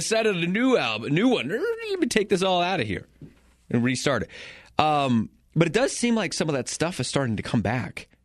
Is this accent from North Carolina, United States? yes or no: no; Colorado, United States; growing up in Eastern Colorado, we didn't have a Blockbuster.